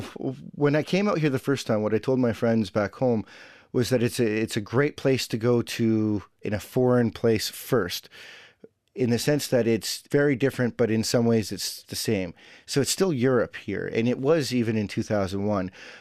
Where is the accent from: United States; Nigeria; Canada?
Canada; Saskatoon, Saskatchewan; now in Ukraine; I'm from Saskatoon, Saskatchewan in Canada. That's in Western Canada.